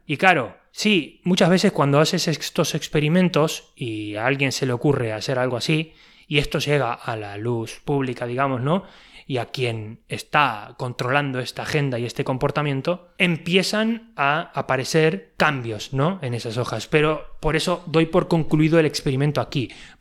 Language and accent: Spanish; Necochea, Buenos Aires Province, Argentina; now in Spain; Una medición de la temperatura en mi ciudad de origen en Argentina, que es Necochea, y una medición de la temperatura en el País Vasco, ¿no?